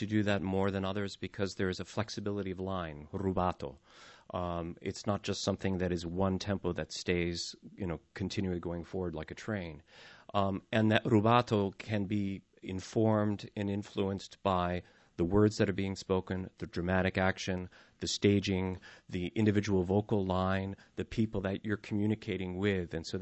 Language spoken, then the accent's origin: English; New York City, New York, United States; And I grew up actually in New York City singing at the Metropolitan Opera and New York City Opera in the children's chorus